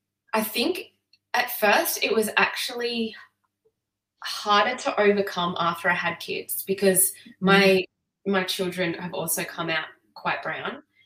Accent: Burleigh Heads, Queensland, Australia; I said, oh, just Burleigh Heads. And she's, no, like, where are you actually from? And I was like, yeah, like, oh, do you mean where I was born? I was born in Australia. I'm like, Australian.

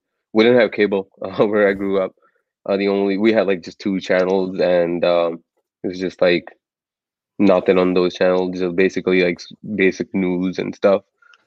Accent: India; also born or lived in Iowa, United States; now in Boston, United States; So actually, everyone knows that I'm not from the U.S. I grew up in India.

